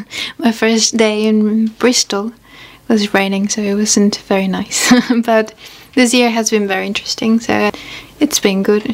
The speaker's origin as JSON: {"language": "English", "region": "Mexico City", "country": "Mexico", "said": "Yeah, I'm from Mexico City"}